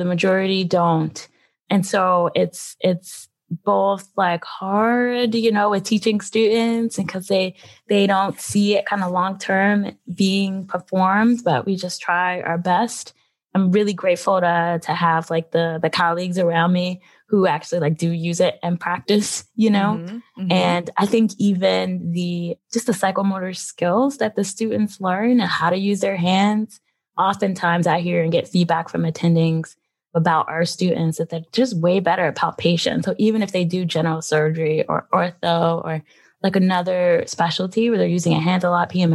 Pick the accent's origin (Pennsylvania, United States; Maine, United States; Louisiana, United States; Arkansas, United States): Pennsylvania, United States; Philadelphia; Yeah, born and raised in Philadelphia, went out to the other side of the state, Pittsburgh, for college.